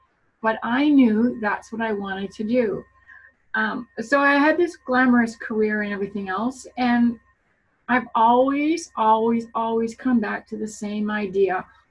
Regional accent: Ontario, Canada; Well, I'm a Canadian girl. And I'm coming to you from an hour west of Toronto, the capital of our great province here.

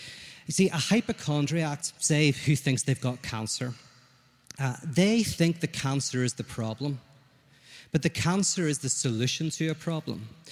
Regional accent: Ireland; I'm Irish. There's no way I'm going to do that.

